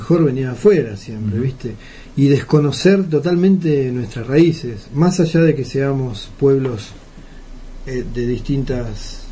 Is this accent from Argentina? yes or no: yes; Argentina; Y nosotros, como argentinos, tuvimos una etapa que yo creo que era todo lo contrario